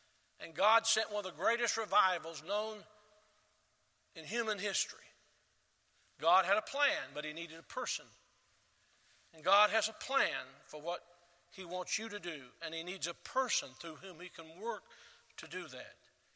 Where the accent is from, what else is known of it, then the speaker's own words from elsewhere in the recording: Tennessee, United States; also born or lived in Selma, Alabama; I was born in Selma, Alabama on a Sunday morning long ago. I got to Tennessee as quickly as I could, but I grew up not far from here.